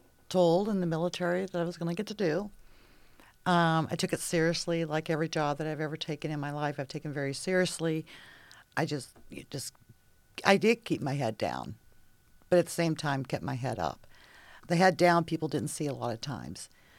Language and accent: English; Missouri, United States; now in Toledo, United States; I'm originally from Missouri, a little farm girl that born and raised on the farm